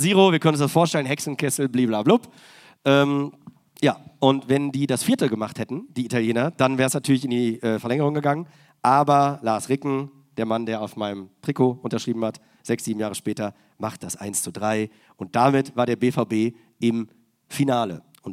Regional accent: Lower Saxony, Germany; Ich komme aus der Nähe von Hannover.

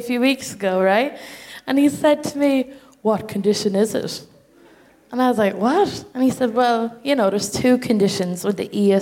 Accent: Ireland; as an Irish person, it's always very good to be nervous within the empire, you know?

